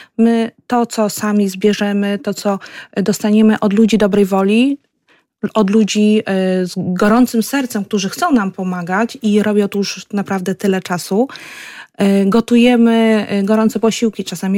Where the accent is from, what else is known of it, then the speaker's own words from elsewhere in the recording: Mełgiew, Lublin Voivodeship, Poland; Ja pochodzę z tej parafii, w której urodził się, wychował i też posługiwał ksiądz Jan z parafii w Mełkwi